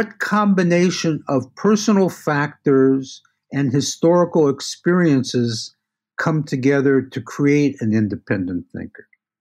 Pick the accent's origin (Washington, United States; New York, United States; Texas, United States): New York, United States; New York City; I'm an analyst from New York City